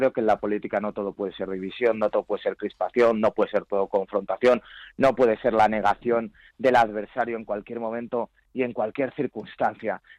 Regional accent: Community of Madrid, Spain; Yo, desde luego, como madrileño, me alegro de poder contar con una nueva infraestructura hospitalaria

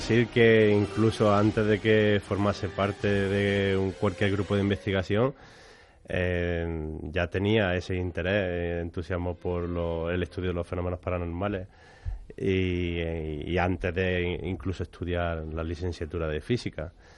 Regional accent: Andalusia, Spain; Pues vamos a ver, yo vengo de Andalucía.

